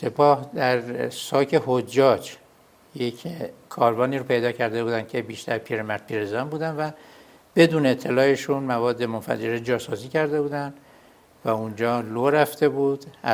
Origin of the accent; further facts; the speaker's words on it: Qom, Iran; من فرزند چهارم هستم و در قم متولد شدم.